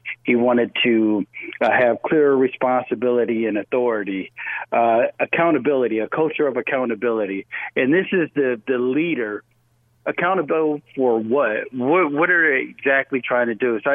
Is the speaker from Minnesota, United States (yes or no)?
no; Rochester, New York, United States; Well, Shaletta, you know, I come from Rochester, New York